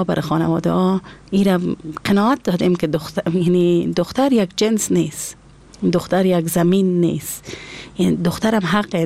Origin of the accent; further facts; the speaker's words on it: Afghanistan; از افغانستان هستم